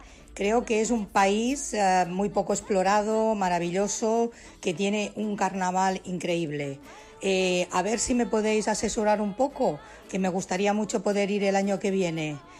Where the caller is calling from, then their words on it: Barcelona, Catalonia, Spain; de Barcelona.